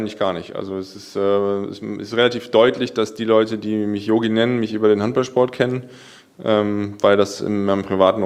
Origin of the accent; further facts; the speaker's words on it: Northern Germany, Germany; born there; now in Stuttgart, Germany; bin 38 Jahre bald alt, noch 37. Ja, bin gebürtig aus dem Norden Deutschlands, lange im HSV gespielt, bin jetzt schon in meiner jetzt fünften Saison beim TVB Stuttgart.